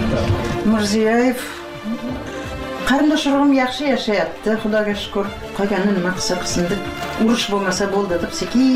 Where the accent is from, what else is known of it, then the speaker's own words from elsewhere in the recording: Piskent, Tashkent Region, Uzbekistan; born there; Men shu yer to'lada tug'ilganman-da.